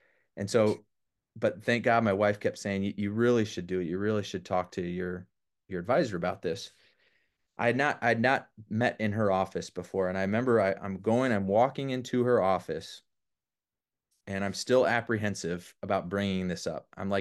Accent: Wisconsin, United States; I grew up in Wisconsin. Have you ever been there?

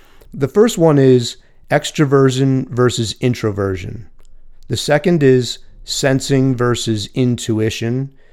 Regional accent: Philadelphia, Pennsylvania, United States; So, around 1943, Isabel Briggs Myers was working in Philadelphia. My hometown.

